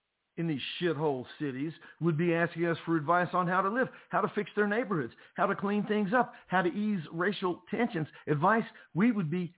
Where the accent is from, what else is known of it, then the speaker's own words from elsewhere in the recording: West Virginia, United States; I have always loved my home state. I have always loved West Virginia with all of her flaws.